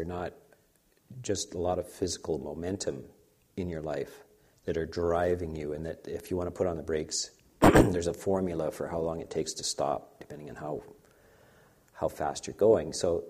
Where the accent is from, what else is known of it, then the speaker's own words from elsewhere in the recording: Canada; born there; I was born in Canada.